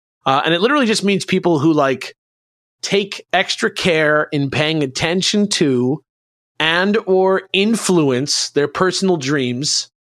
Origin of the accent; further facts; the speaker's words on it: California, United States; I'm from California, so I really know.